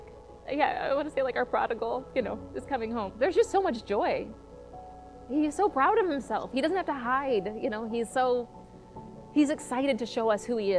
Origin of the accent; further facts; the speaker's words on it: Minnesota, United States; I'm from Minnesota